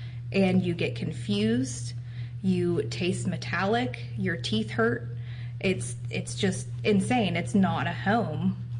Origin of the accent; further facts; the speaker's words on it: Darlington, Pennsylvania, United States; I grew up in Darlington, Pennsylvania, and that is right on the line of East Palestine.